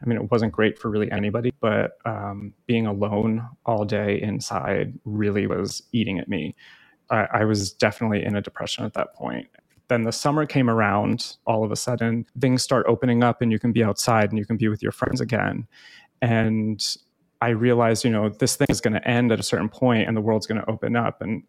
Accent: New Jersey, United States; Well, I grew up in North Jersey. So when I finished graduate school, I went back and lived home for a year, but I needed a studio so that I could keep working.

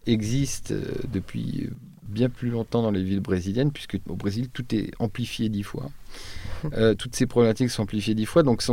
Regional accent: Troyes, Grand Est, France; quand j'ai grandi à Troyes, il y a donc pas mal d'années, la ville était repoussante

